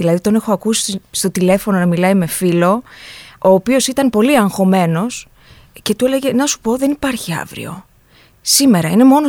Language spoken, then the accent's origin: Greek; Ikaria, North Aegean, Greece; είμαι από την Ικαρία